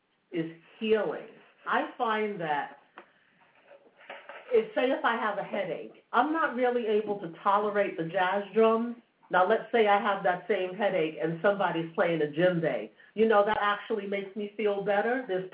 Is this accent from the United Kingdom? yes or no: no; New York City, New York, United States; I grew up in New York City, and years ago, and I'm going back now over 40 years ago, all right, with this brief story.